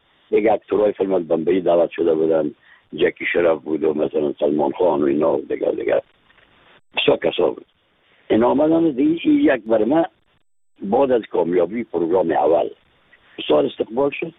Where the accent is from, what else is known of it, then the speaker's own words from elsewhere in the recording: Afghanistan; از افغانستان هستم